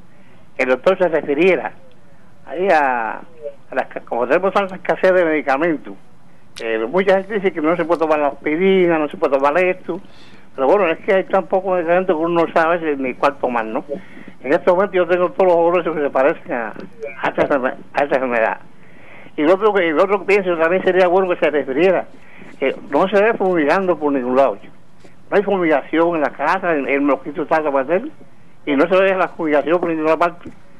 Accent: Cruces, Cienfuegos, Cuba; Del municipio de Cruce.

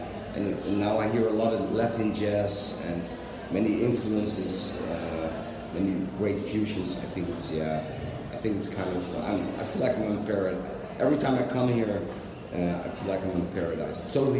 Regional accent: Amsterdam, North Holland, Netherlands; English is a second language; I'm from Amsterdam.

